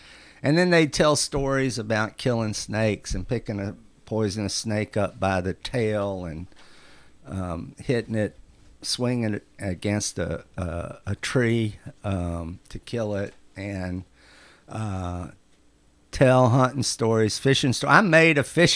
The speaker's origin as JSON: {"language": "English", "region": "Tennessee", "country": "United States", "tie": "born or raised there", "also_born_or_lived": "Southeast Missouri, United States", "said": "So I was raised in Northwest Tennessee, and Southeast Missouri, right across the river, the part of Missouri that dips down into Arkansas, and rural people."}